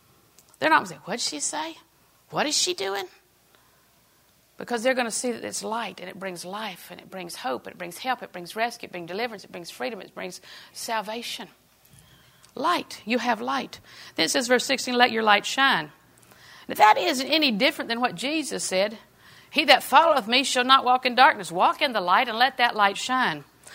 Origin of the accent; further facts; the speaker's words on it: Auburndale, Florida, United States; When we got married, I'm from Auburndale, Wayne's from Lakeland.